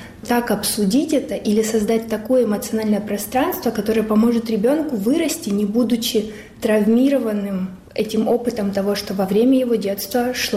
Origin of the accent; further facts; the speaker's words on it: Luhansk, Luhansk Oblast, Ukraine; moved away as an adult; Я родилась в Луганске, и я там до 2014 года жила, а после 2014 не была ни разу.